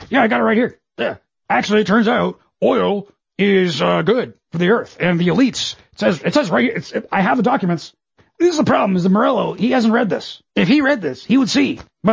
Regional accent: Canada; I can tell you as a Canadian

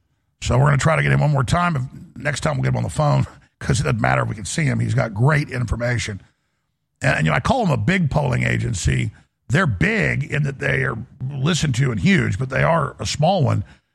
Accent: United States; And I'm just a dad. I'm just an American.

